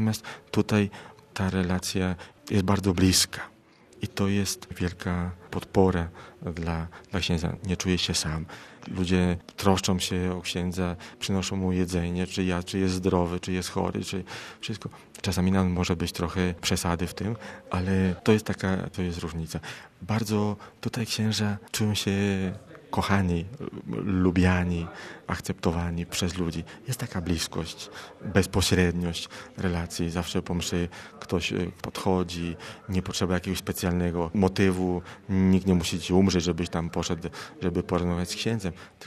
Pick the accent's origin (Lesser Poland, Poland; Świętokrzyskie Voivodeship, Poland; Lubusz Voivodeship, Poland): Świętokrzyskie Voivodeship, Poland; Kielce; now in Mexico; I ja wtedy pomyślałem o mojej parafii rodzinnej. Jestem z Kielc